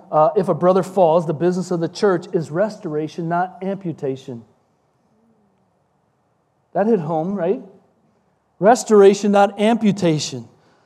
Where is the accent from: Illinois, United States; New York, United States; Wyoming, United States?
Illinois, United States; Chicago; now in Florida, United States; Like, I grew up in Chicagoland. It's cold. That's why I live in Florida.